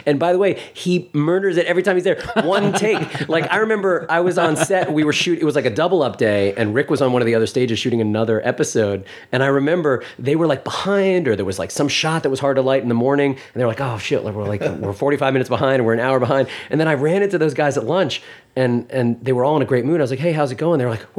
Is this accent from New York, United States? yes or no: yes; New York, United States; also born or lived in Providence; I miss Providence, actually, in a lot of ways. But I'm from New York originally.